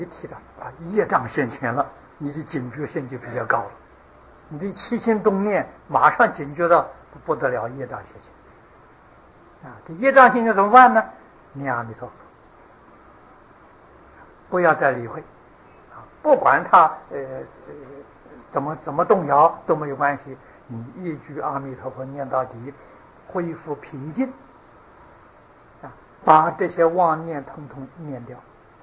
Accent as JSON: {"language": "Chinese", "country": "China", "said": "我们中国人讲七情啊"}